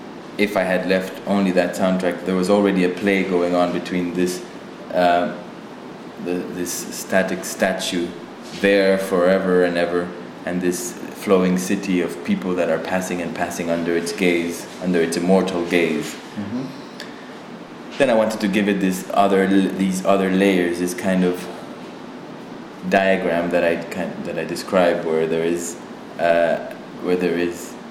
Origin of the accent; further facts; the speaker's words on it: Cali, Valle del Cauca, Colombia; And yeah, the salsa also has this moment of celebrating Cali, my hometown.